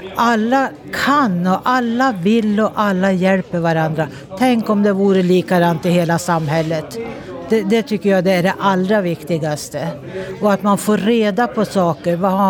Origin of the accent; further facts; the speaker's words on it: Fagersta, Västmanland County, Sweden; now in Engelsberg, Sweden; och jag är från Fagersta, eller vi bor i Engelsberg men tillhör ju Fagersta-regionen.